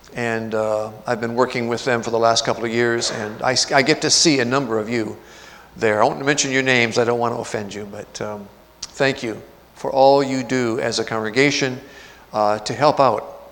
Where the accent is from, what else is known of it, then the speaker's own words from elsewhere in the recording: Michigan, United States; I come from Mennonite country up in northeast Michigan.